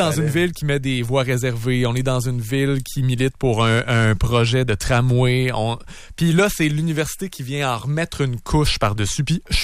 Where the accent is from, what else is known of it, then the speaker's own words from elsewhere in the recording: Lotbinière, Quebec, Canada; je viens de Lobinière. L'Orientation, Saint-Flavien, puis les non, autres.